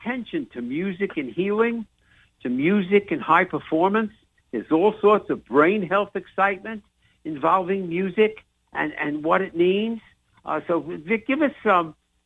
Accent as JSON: {"language": "English", "town": "Massapequa", "region": "New York", "country": "United States", "said": "I'm from Massapequa, Sonny."}